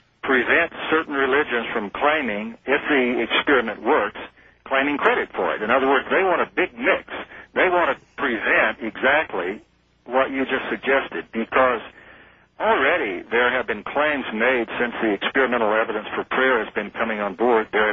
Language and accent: English; Texas, United States; I grew up in Central Texas, which we call the buckle of the Bible Belt.